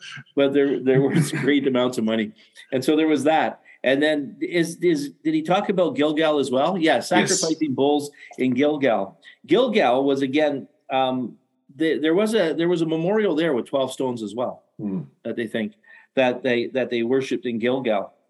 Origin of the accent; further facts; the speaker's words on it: Canada; But we're Canadian, so you can almost can't offend us.